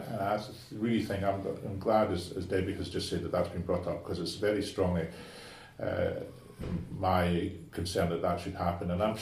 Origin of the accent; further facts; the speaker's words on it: Scotland, United Kingdom; now in Ireland; and I only say that because I'm from Scotland